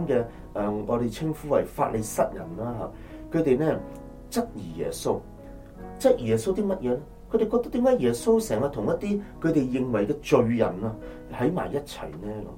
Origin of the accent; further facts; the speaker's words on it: Hong Kong; 当然我们可能我们香港人呢没有这种的经验